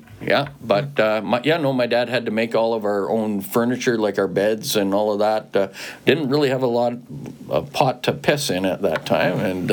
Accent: St. Thomas, Ontario, Canada; born there; Well, I was born in Ontario.

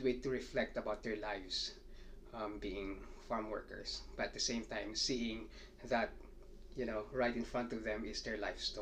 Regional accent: Philippines; Okay, I'm from the Philippines.

